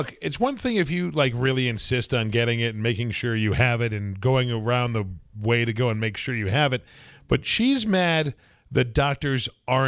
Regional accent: Wisconsin, United States; I'm from Wisconsin. I have a mustache.

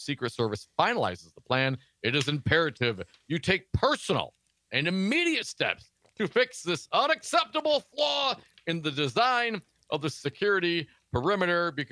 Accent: Milwaukee, Wisconsin, United States; Hell, that's my hometown, baby.

